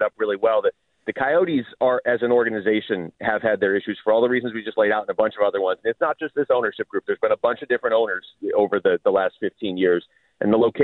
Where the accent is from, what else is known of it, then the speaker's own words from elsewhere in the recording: Seattle, Washington, United States; You know, I grew up in Seattle, and they lost the Sonics